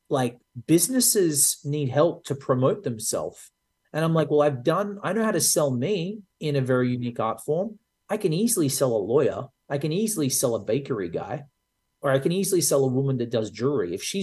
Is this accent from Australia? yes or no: yes; Australia; I think we all thought, I'm Australian attitude.